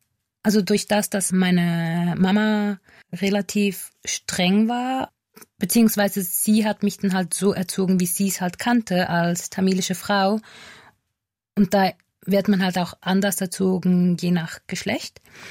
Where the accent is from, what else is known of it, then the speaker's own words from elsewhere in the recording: Glarus, Switzerland; also ich komme aus Glarus und das ist für mich schon immer noch so ein großes Gefühl von Zuhause